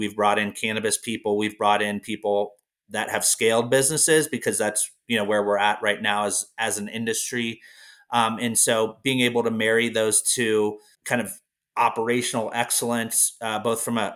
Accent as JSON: {"language": "English", "region": "Ohio", "country": "United States", "lives_now": "Colorado, United States", "said": "We're both originally from Ohio in the early 2000s."}